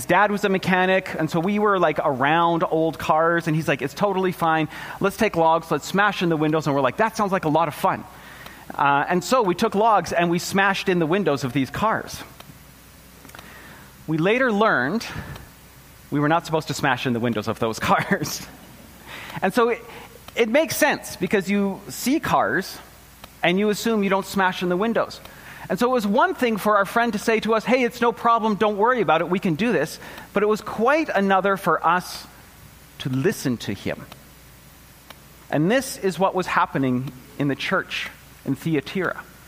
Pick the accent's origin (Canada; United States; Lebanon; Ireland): Canada; Edmonton, Alberta; I am originally from Alberta, which doesn't have anything to do with the rest of this sermon. But growing up, we had family friends, and I lived in Edmonton in the city.